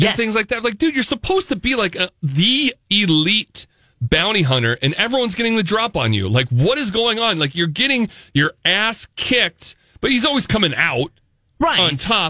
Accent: Oregon, United States; And you would find out my home state of Oregon, the most hated Thanksgiving food is turkey.

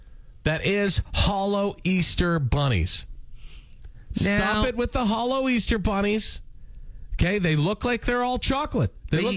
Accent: Lanigan, Saskatchewan, Canada; Back in the day, in my hometown of Lanigan, Saskatchewan.

